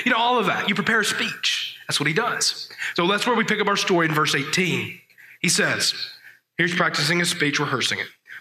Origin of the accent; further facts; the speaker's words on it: Arkansas, United States; Now, I'm from Arkansas, and we know a lot about pigs. We love pigs in Arkansas.